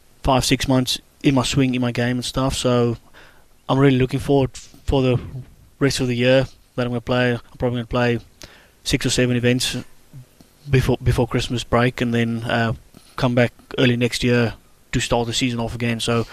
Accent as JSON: {"language": "English", "country": "South Africa", "tie": "born or raised there", "said": "So for me, as a South African growing up, my knowledge about stuttering was nothing."}